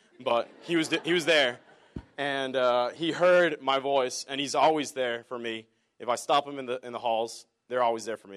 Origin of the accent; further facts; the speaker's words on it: Texas, United States; also born or lived in Monterrey, Mexico; now in Oklahoma, United States; I am from Monterrey, Mexico, and I was raised in Texas, and I am now a Sooner. When I moved to Oklahoma, I didn't know anybody.